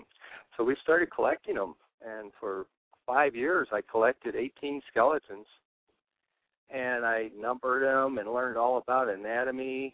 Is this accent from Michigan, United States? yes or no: yes; Detroit, Michigan, United States; Originally, I'm from Michigan. I grew up in Detroit, and I spent my weekends in Canada at a small cottage